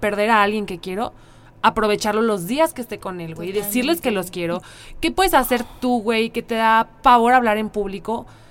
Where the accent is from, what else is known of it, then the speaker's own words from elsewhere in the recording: Mexico; como mujeres mexicanas